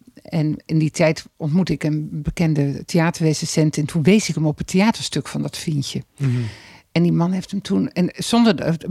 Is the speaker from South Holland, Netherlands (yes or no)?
no; Amsterdam, North Holland, Netherlands; En als ik ze dan probeerde uit te leggen dat ik uit Amsterdam kwam